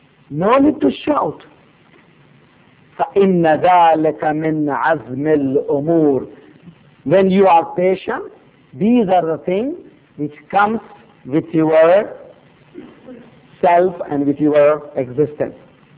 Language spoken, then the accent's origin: Urdu; South India, India; Urdu is a second language; پہلے تو اردو اہل زبان سے نہیں ہوں, میں دیہات کا رہنے والا, ساؤتھ انڈیا کا رہنے والا